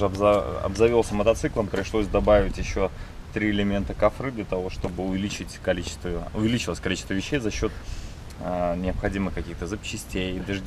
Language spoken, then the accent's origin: Russian; Belarus; Я сам с Беларуси, и мой дом находится в Беларуси, живут мои родители.